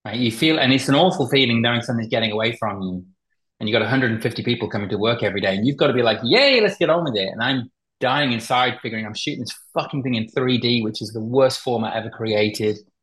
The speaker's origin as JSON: {"language": "English", "country": "United Kingdom", "said": "I'm British"}